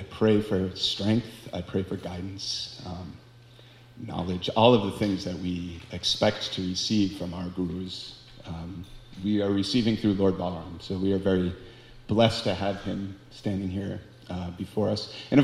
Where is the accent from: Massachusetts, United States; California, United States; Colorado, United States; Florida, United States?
Massachusetts, United States; Boston; And Boston, which is my hometown, was one of the only cities where I knew where I could park the bus